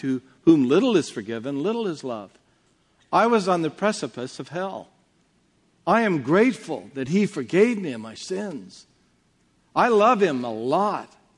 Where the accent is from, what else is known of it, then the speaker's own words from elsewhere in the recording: Portland, United States; So having been born and raised in Portland, and knowing all the heartache that is there with alcoholism and the dark winters and all